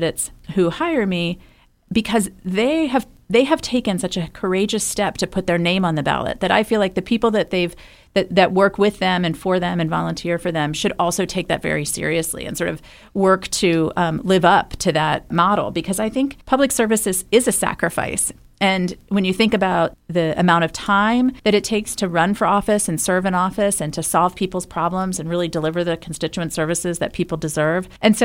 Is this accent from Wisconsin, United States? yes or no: no; Baltimore, Maryland, United States; it's, to me, sort of growing up in Baltimore is when I think about growing up in Baltimore, it's really all about IND and those 4 years there that were so important to giving me the values and the drive and the grit